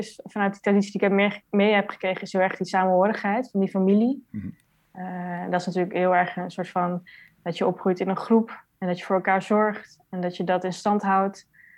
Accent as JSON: {"language": "Dutch", "country": "Netherlands", "tie": "born there", "said": "ik ben opgegroeid met een Surinaamse Hindoestaanse moeder en een vader uit Duitsland. En ik ben zelf geboren in Nederland."}